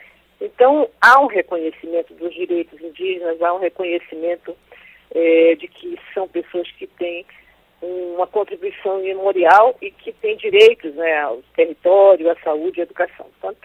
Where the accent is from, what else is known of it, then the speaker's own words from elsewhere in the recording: Amazonas, Brazil; sou do Amazonas, vivo no Amazonas, fiz formação no estado de São Paulo, mas minha carreira e vida profissional foi toda construída aqui.